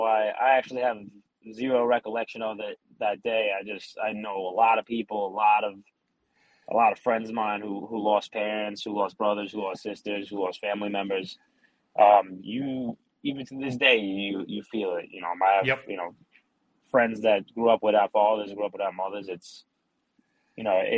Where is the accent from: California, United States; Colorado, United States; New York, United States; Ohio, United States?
New York, United States; Staten Island; we grew up in Staten Island.